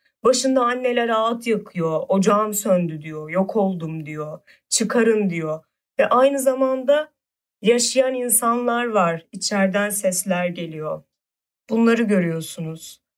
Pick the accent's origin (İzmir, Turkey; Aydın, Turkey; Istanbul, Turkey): İzmir, Turkey; Buca; Benim de bir benzer şekilde İzmir'de doğup büyüdüğüm ilçe Buca aynı böyle ranta kurban edildi.